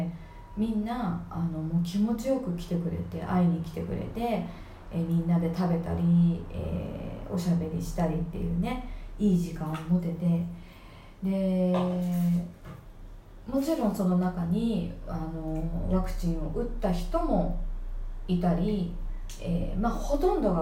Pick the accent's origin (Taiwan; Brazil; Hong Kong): Brazil; now in Japan; 私やっぱりブラジルから来てるから、この日本に着いてから